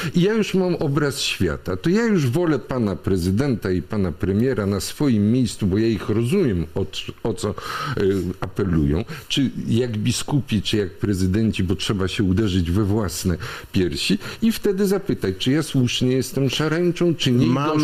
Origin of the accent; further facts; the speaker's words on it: Łódź, Łódź Voivodeship, Poland; now in Warsaw, Poland; mówię to jako łodzianin mieszkający w Warszawie